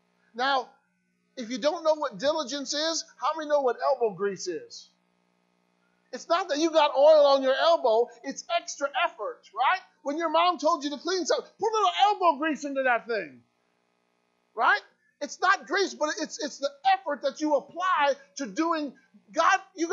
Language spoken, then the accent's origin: English; Illinois, United States; I grew up in Illinois, and I got my permit.